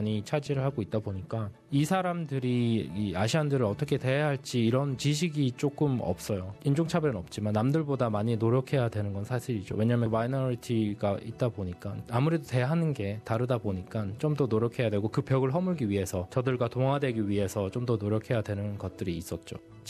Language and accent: Korean; South Korea; now in Australia; 제가 이제 뭐 한국인이라는 아이덴티티를 버릴 수가 없어요. 왜냐면 제가 한국에서 왔기 때문에 그리고 한국인이고